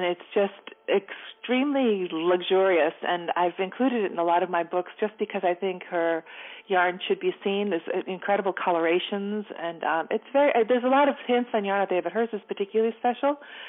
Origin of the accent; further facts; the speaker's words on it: Massachusetts, United States; also born or lived in London, United Kingdom; when I grew up in Massachusetts